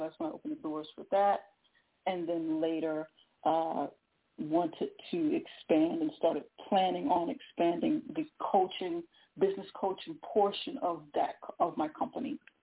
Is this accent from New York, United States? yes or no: yes; New York, United States; But I'm from New York.